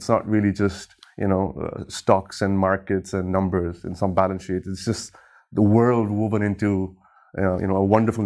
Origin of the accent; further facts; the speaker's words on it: Dubai, United Arab Emirates; now in Canada; I'm from Pakistan. I was born and raised in Dubai, and I've spent half of my adult life in Canada.